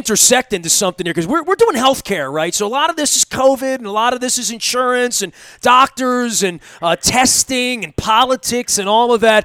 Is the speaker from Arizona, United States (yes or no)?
no; Baltimore, Maryland, United States; and I'm from Baltimore